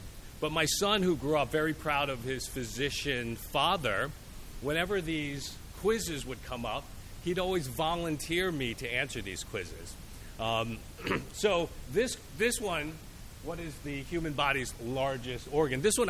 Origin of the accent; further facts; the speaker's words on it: Delaware, United States; So I grew up in Delaware, the Philadelphia area, and I used to follow the Philadelphia Eagles.